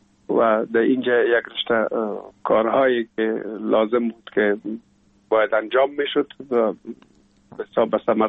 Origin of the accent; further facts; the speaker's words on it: Kabul, Afghanistan; also born or lived in Pul-e Khumri; بعد از او جاب کار بابی مساف در کابل میکرد و انتقال کرد به اینجا. ما همراه مادرم با بابی یا پدرم آمدیم به کابل